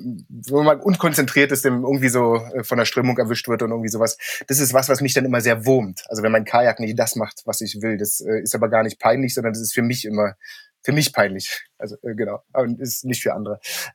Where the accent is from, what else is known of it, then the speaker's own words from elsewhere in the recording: Brandenburg, Germany; Es war mir als Brandenburger nie bewusst, aber diese großen Wasserflächen sind natürlich, insgesamt haben die eine sehr reiche Tierwelt.